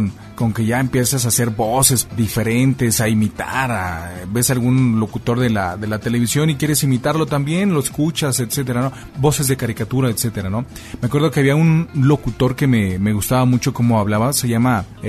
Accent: Guadalajara, Jalisco, Mexico; now in northern Mexico; Pero yo no soy chilango, yo soy de Guadalajara.

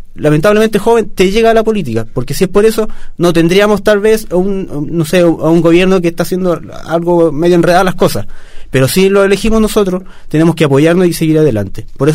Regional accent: Chile; Con eso nos va a cambiar la mentalidad que tenemos como chilenos.

